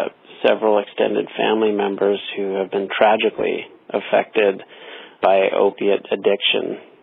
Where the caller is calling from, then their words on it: San Francisco, California, United States; I'm calling from San Francisco.